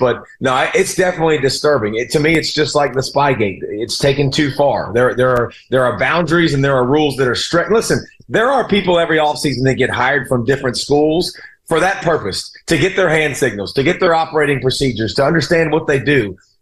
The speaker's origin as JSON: {"language": "English", "region": "the South", "country": "United States", "said": "And listen, I'm from the South, right?"}